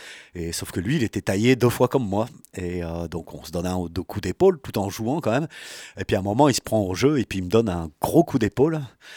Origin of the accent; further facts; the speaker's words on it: Mende, Occitanie, France; j'ai fait de la batterie pendant 2 ans quand j'étais ado à Mende.